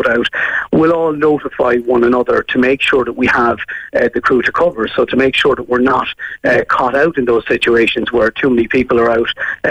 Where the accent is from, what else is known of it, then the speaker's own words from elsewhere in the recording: Monkstown, Munster, Ireland; also born or lived in Cork; I suppose I grew up in Monkstown and Cork, and you know, the Dublin style of life was probably blunting my accent a bit. But I grew up by the water